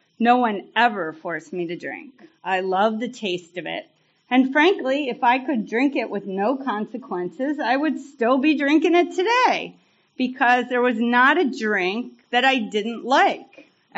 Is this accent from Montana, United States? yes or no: no; Baltimore, Maryland, United States; born there; So I was born in Baltimore, right on the edge of the city, and I don't remember my first drink because I was a toddler.